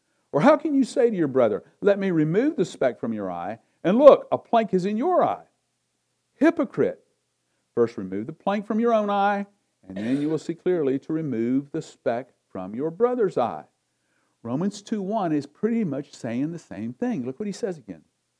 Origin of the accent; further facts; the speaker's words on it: Augusta, Georgia, United States; I grew up in the South. I grew up in the deep South, South Augusta.